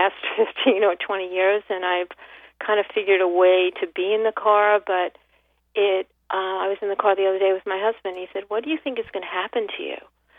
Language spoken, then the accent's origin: English; Queens, New York, United States; I'm from Queens, New York.